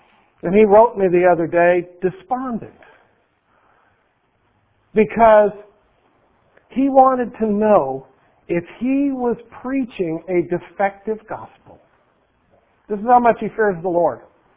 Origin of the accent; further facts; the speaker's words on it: Wyoming, United States; accent: Wyoming; He has a hard time understanding my Wyoming accent, and I have a devil of a time understanding his Indian accent.